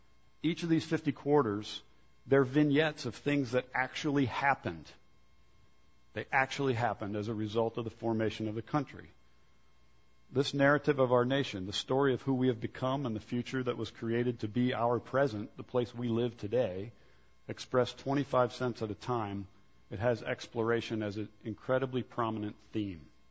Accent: Missouri, United States; My home state is Missouri.

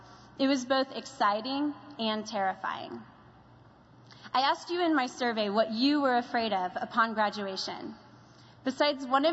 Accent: Spokane, Washington, United States; now in Nashville, United States; all of a sudden I was just … from Spokane, Washington, feeling disoriented about where I was and certainly confused about who I was.

